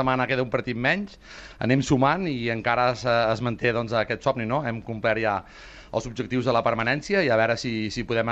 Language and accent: Catalan; Arenys de Mar, Catalonia, Spain; now in Llagostera, Spain; sóc fill d'Arenys de Mar. La veritat és que sempre la gent em confon. Jo fa molts anys que visc a Llagostera per qüestions de feina, però sóc arenyenc de naixement i també de cor.